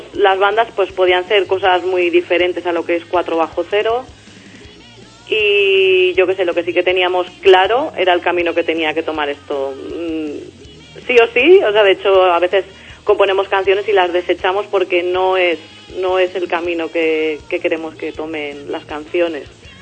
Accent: Valencia, Valencian Community, Spain; Somos de Valencia, que hace mucho calor y se está muy bien el clima

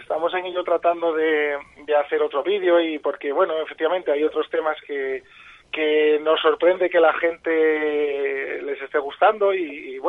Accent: Asturias, Spain; Nosotros dentro de Asturias somos de una zona de la cuenca minera que tiene también su particularidad a la hora de hablar de determinados vocablos.

